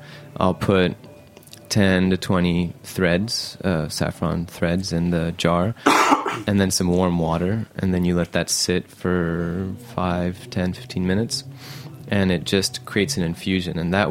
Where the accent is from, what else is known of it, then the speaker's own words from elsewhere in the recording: Saudi Arabia; I grew up in Saudi Arabia, and I'm half Egyptian